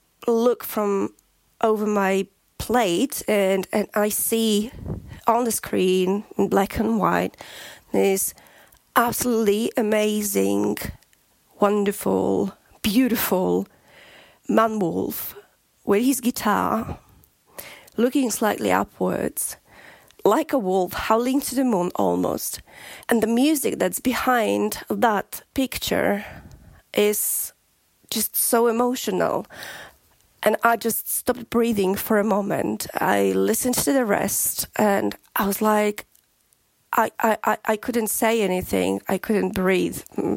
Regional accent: Poland; English is a second language; moved away as an adult; now in United Kingdom; I'm originally from Poland, but I've lived in UK for over 20 years now.

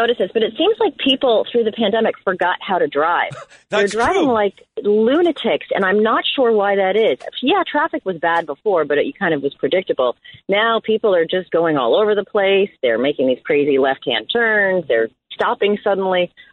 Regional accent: Ontario, Canada; born there; Actually, I bounced around a lot as a kid, but my dad was a big Leafs fan. I was born in Ontario.

